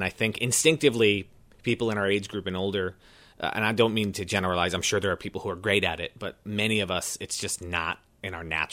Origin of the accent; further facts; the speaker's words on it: Roxbury, New York, United States; I was in a unique position where I grew up in Delaware County in a town called Roxbury and significantly more rural than even Red Hook.